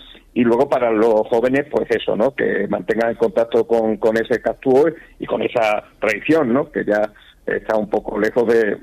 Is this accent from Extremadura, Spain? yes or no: yes; Extremadura, Spain; accent: castúo; poco para divulgar el castúo, nuestro dialecto, nuestra lengua, ¿no?, extremeña